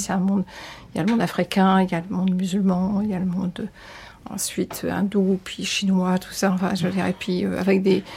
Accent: Réunion, France; Bon, moi, je viens de La Réunion, c'est un axe Afrique-Asie, donc on est très loin de la France.

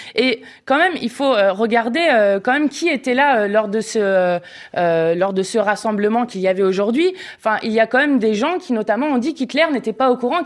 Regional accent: Saint-Privé-Saint-Mesmin, Centre-Val de Loire, France; Moi, je viens de Saint-Privé-Saint-Mesmes, donc à côté d'Orléans. Donc, c'est des choses qui ont un peu marqué mon enfance.

